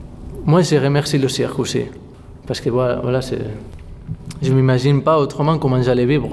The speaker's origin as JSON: {"language": "French", "region": "Catalonia", "country": "Spain", "said": "on vient de Catalogne. Et du coup, on est une compagnie franco-catalane ou catalano-française."}